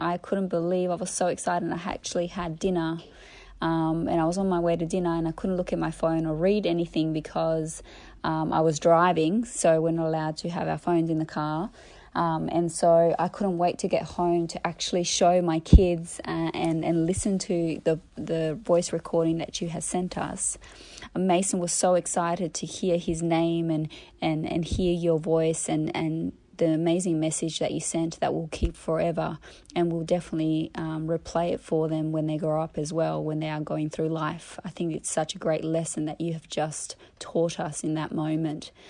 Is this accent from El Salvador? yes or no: yes; El Salvador; I know you said … It is pronounced … because I'm from El Salvador, which is Central American.